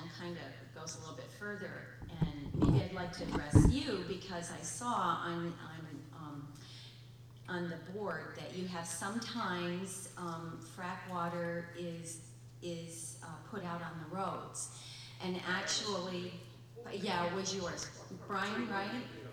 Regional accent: Dimmick Township, Pennsylvania, United States; I'm from Dimmick Township in Susquehanna County.

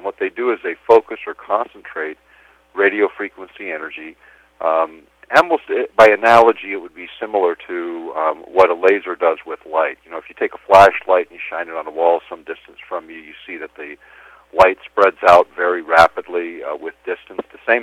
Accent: Alaska, United States; Yes, I'm from Alaska. I live here in Anchorage

